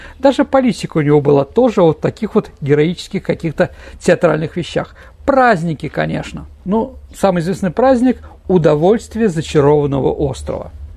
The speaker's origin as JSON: {"language": "Russian", "region": "Saint Petersburg", "country": "Russia", "said": "ну, лучевая система города, мы, петербуржцы, знаем прекрасно"}